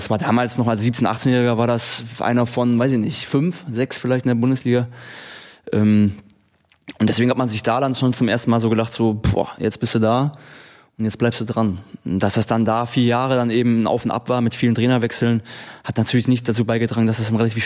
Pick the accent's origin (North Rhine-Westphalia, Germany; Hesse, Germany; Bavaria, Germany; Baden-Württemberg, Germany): Baden-Württemberg, Germany; Friedrichshafen; wo ich herkomme, eben vom Bodensee, Friedrichshafen, dann nach Stuttgart gewechselt bin